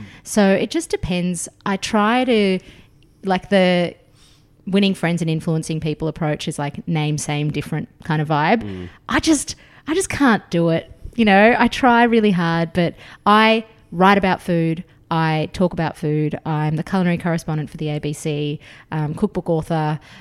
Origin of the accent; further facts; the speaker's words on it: Melbourne, Victoria, Australia; I'll say, I'm from Melbourne.